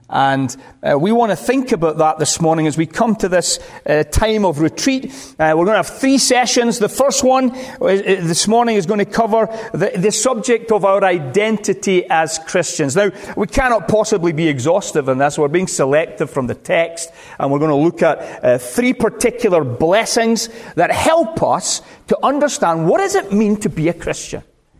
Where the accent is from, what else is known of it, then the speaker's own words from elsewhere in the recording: Scotland, United Kingdom; One of the things about being British and Scottish is that we have in our history persecution.